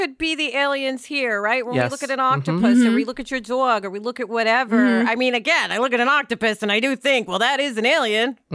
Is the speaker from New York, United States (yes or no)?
yes; New York, United States; I do love the optimism because I'm a New Yorker, right? I can be pretty cynical at times.